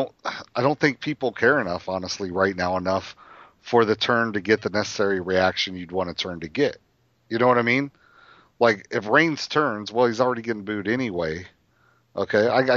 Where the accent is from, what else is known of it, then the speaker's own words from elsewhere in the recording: Southern US, United States; I'm from the South. We don't speak well.